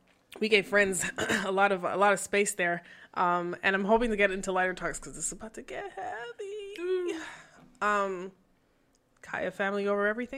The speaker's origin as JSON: {"language": "English", "town": "Laval", "region": "Quebec", "country": "Canada", "tie": "born or raised there", "said": "I grew up in Laval and Chamonix, and so we had our little black crew, because we had to, you know, unite."}